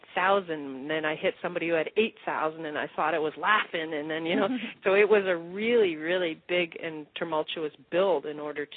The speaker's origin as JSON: {"language": "English", "country": "Canada", "also_born_or_lived": "Toronto", "moved": "as an adult", "lives_now": "United States", "said": "because I was moving from Toronto down to the U.S. Once I said I was going to be an internet marketer, I flew back home to Canada. We sold our house. We moved down to the U.S."}